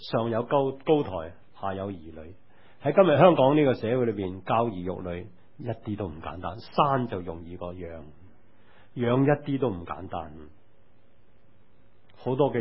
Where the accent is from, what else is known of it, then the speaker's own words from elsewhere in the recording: China; 我哋中国人时常都中意讲呢句说话